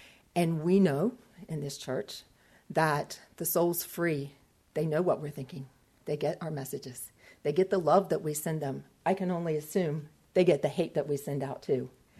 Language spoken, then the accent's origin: English; the South, United States; I'm from the South. You know, we're an eye for an eye type of group there, you know?